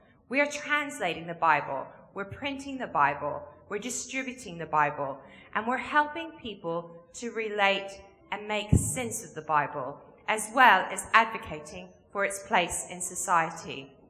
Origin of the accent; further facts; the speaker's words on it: Kentucky, United States; moved away as an adult; now in England; So I'm originally from Kentucky, but have lived in England now for 17 years. So I do have a bit of a mix of an accent. And sometimes it really changes when I get excited.